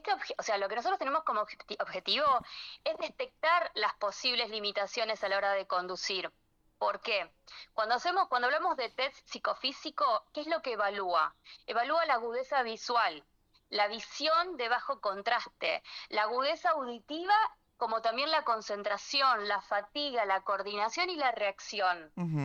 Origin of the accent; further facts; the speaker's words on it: Pilar, Buenos Aires Province, Argentina; yo soy de Pilar